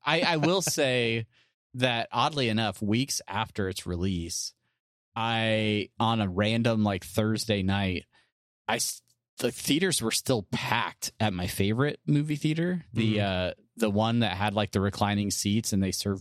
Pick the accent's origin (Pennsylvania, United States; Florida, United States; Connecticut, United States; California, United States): California, United States; San Diego; I grew up in San Diego, right? So I grew up around a heavy like Navy population.